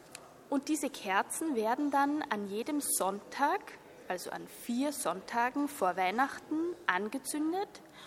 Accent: Austria; Ja, hallo … ich komme aus Österreich.

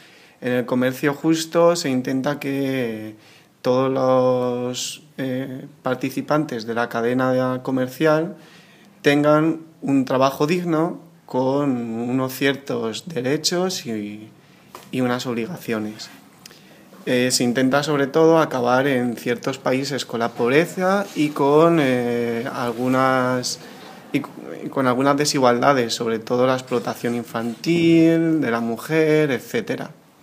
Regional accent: Madrid, Community of Madrid, Spain; vengo de Madrid

